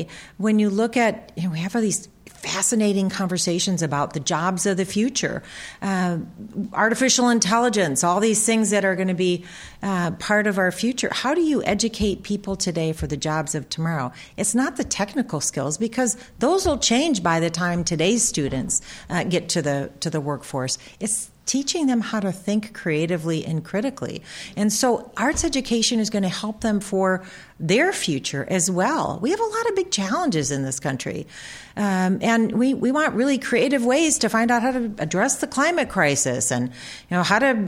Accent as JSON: {"language": "English", "region": "Michigan", "country": "United States", "tie": "born or raised there", "said": "I grew up outside of Detroit, and we go down to the Detroit Institute of Arts, and this was amazing."}